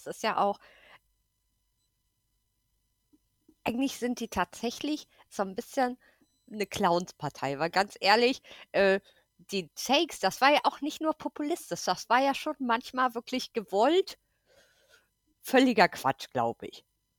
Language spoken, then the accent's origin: German; Bavaria, Germany; wir kommen halt aus Bayern und meinetwegen sind wir Hinterwäldler vom Bauernhof